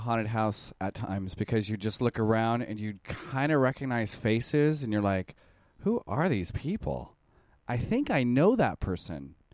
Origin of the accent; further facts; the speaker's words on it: Anaheim, California, United States; I came from Anaheim, which kind of could be a fat city